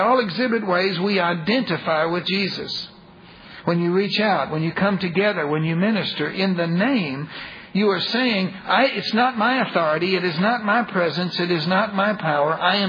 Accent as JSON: {"language": "English", "region": "Texas", "country": "United States", "said": "I'm an American. I'm proud of it. I'm a Texan. I'm proud of it."}